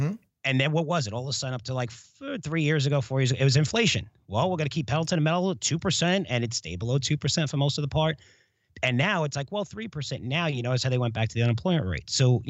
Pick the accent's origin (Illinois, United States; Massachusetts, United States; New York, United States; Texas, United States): New York, United States; that's my hometown